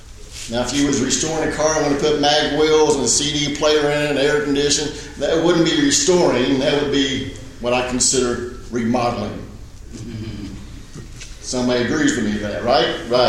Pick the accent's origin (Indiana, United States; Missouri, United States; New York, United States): Missouri, United States; Kansas City; Since I'm from Kansas City, I'm kind of familiar with that.